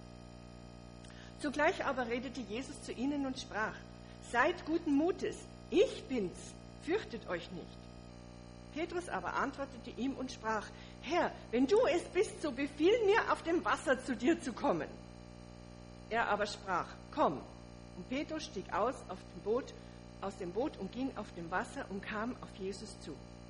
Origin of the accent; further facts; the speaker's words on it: Munich, Bavaria, Germany; ich komme ja aus München, da gibt es den Starnberger See